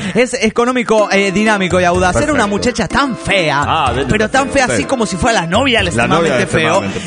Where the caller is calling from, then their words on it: Cochabamba, Bolivia; de Cochabamba, Bolivia.